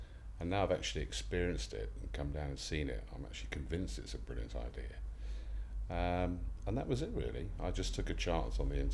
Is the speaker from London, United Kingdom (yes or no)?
no; Worcester, West Midlands, United Kingdom; I'm 48 and I'm from Worcester.